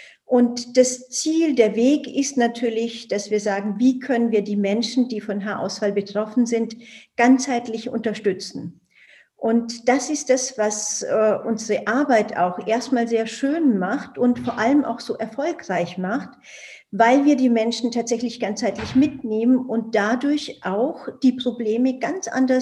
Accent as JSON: {"language": "German", "country": "India", "second_language": "German", "lives_now": "Germany", "said": "Ich komme ja ursprünglich aus Indien"}